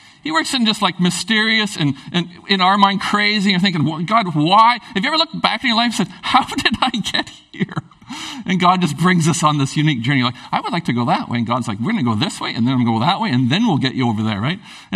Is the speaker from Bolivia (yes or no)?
no; Prince Rupert, British Columbia, Canada; I grew up in Prince Rupert.